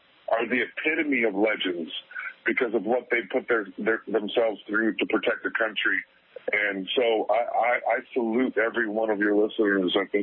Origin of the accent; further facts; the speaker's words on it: Winnipeg, Manitoba, Canada; this role that was shooting in my hometown of Winnipeg in Canada